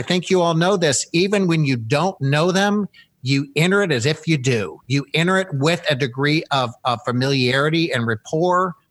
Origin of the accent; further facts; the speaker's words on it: Midwest, United States; Erin and I are the same age. And we're from Midwestern college towns.